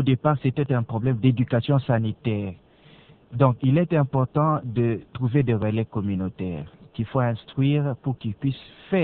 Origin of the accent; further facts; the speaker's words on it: Lodja, Sankuru, DR Congo; Mon père était médecin pendant 17 ans à Lodja. Il est mort, moi j'ai grandi à Lodja.